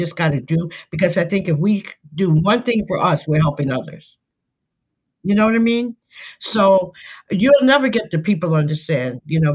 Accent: Westbury, New York, United States; I'm originally from Westbury, Long Island. My parents were like 40 years old when they had me.

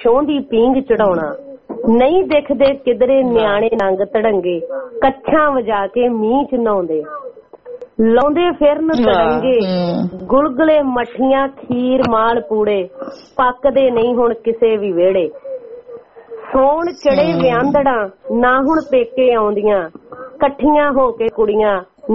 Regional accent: Punjab, India; ਸਾਡੇ ਪਿੰਡ ਚ ਨਾ ਵੀ ਮਾਝੇ ਏਰੀਏ ਦੇ ਵੈਸੇ ਵੀ ਲੋਕ ਮਿੱਠਾ ਖਾਣਾ ਬਹੁਤ ਪਸੰਦ ਕਰਦੇ ਆ

